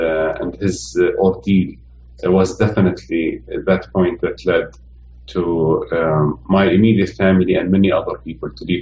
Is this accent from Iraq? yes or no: yes; Iraq; now in United States; So I spent my childhood growing up in Iraq in a country that was collapsing slowly.